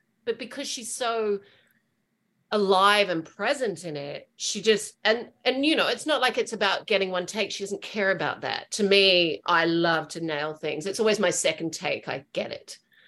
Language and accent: English; New Zealand; Having Melanie there and just connecting with her as a New Zealander, but also just we grew up together at that same time.